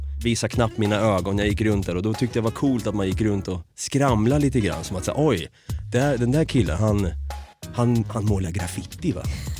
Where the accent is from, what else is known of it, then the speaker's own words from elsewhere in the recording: Norrköping, Östergötland, Sweden; Så i Norrköping är jag uppvuxen och född. Och jag kan ju känna än idag liksom att det var en väldigt bra uppväxt.